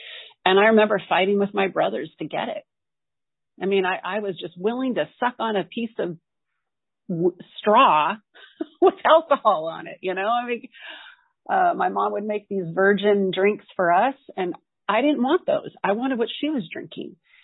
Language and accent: English; Salem, Oregon, United States; I grew up in Portland, Oregon, in Salem, Oregon, but I would go to my uncle's house in Portland.